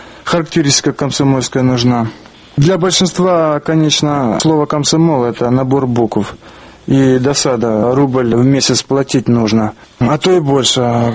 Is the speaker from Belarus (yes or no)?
no; Luhansk, Luhansk Oblast, Ukraine; also born or lived in Norilsk, Russia / Sukhinichi, Russia; now in United States; Я родился в Норильске, это Заполярье, в 47 году. Потом мы переехали в маленький город Сухиничи, это под Калугой. Прожили там около 7 лет. И затем переехали в Ворошиловград, на Донбасс.